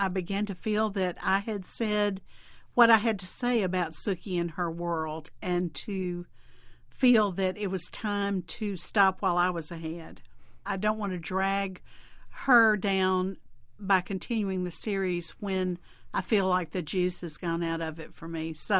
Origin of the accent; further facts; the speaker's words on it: Mississippi, United States; Well, I grew up in Mississippi, in the Mississippi Delta, which is a unique and difficult place to grow up in, I've got to say.